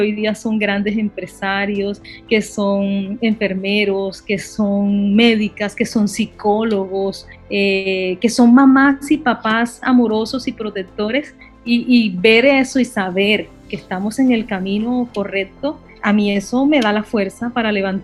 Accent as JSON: {"language": "Spanish", "country": "Colombia", "said": "necesitan de nosotros como adultos y como colombianos y colombianas"}